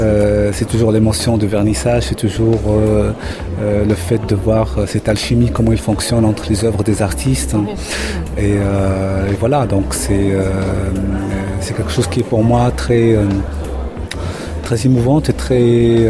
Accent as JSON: {"language": "French", "country": "Morocco", "said": "dans toute l'île, il n'y avait pas un autre Marocain."}